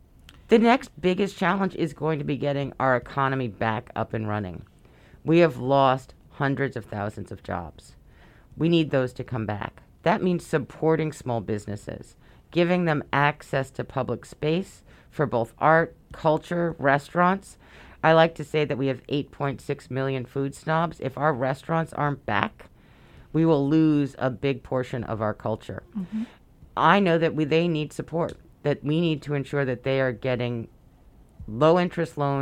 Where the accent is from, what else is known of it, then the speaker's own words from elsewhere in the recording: Brooklyn, New York, United States; So I was born and raised in Brooklyn.